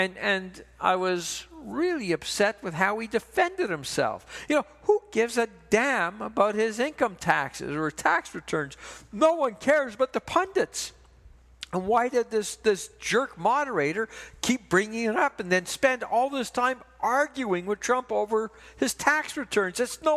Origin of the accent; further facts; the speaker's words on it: Canada; Now, as a Canadian, I've got a lot of skin in this game, too.